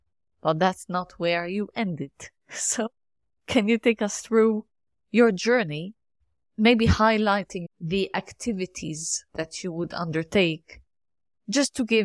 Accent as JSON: {"language": "English", "country": "Lebanon", "said": "I'm from Lebanon originally"}